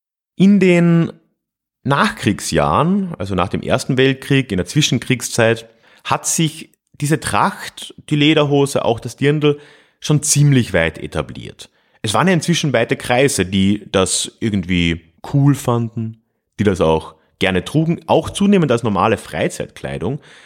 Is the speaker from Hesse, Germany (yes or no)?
no; Freising, Bavaria, Germany; hat der Bischof meiner Heimatstadt Freising